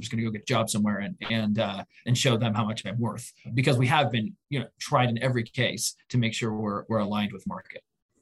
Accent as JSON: {"language": "English", "region": "Oregon", "country": "United States", "tie": "born or raised there", "said": "I grew up in Southern Oregon in a small town."}